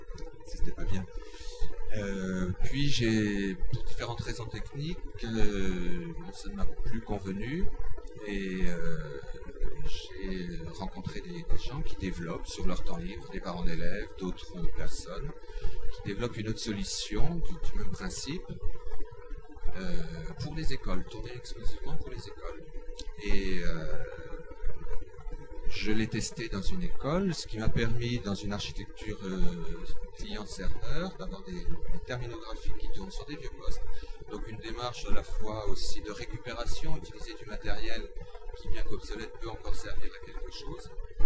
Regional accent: Occitanie, France; Je suis le local de l'épreuve, puisque je suis du Gers. Je travaille à Auch

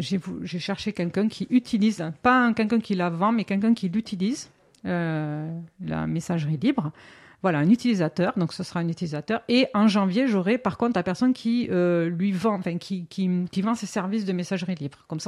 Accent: South-West France, France; accent: South-West France; je suis originaire du Sud-Ouest, je ne sais pas si on l'entend avec mon accent.

